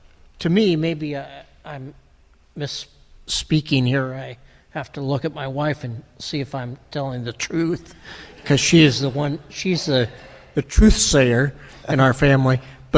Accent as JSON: {"language": "English", "town": "Panama City", "region": "Florida", "country": "United States", "said": "I'm from Panama City, Florida, and my wife drove all the way."}